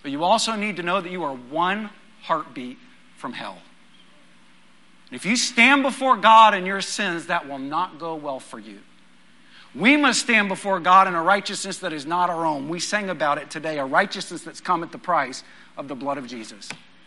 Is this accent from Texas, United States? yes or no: yes; Texas, United States; We grew up in West Texas.